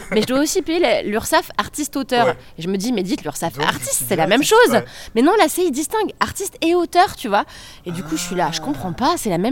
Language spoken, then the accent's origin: French; Paris, Île-de-France, France; c'est une Parisienne pure souche qui vous dit ça. Je suis née, j'ai grandi à Paris